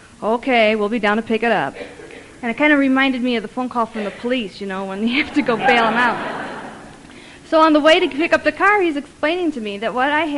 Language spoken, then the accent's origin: English; Griffith, Indiana, United States; I hail from Griffith, Indiana, and I'm wondering, what in the world am I doing here now?